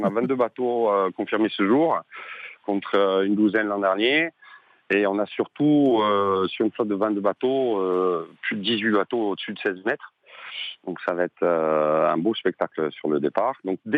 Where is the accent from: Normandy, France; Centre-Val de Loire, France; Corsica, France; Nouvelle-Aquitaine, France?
Corsica, France; Bonifacio; je suis originaire de Bonifacio et ça me tenait à cœur pour les 10 ans de faire le départ en bas chez moi, entre guillemets, au village.